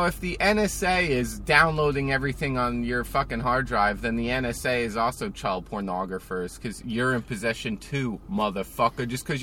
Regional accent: New Jersey, United States; accent: Jersey; New Jersey, so I probably talk like other people just think, oh, Jersey accent means you're Jewish.

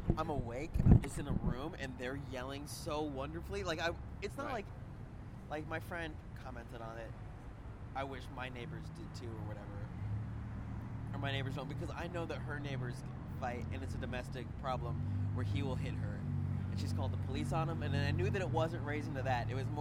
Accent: Arizona, United States; also born or lived in San Diego; No, I was raised in Arizona and San Diego.

